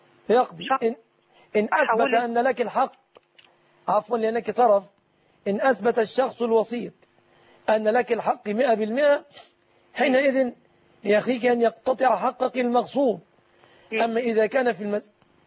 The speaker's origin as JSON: {"language": "Arabic", "country": "Egypt", "said": "في بلادنا مصر"}